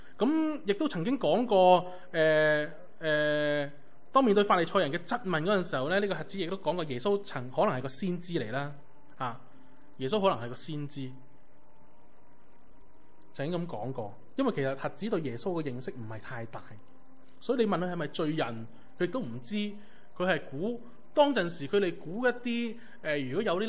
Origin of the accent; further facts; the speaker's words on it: China; 即系咁，我哋中国人都会咁样噶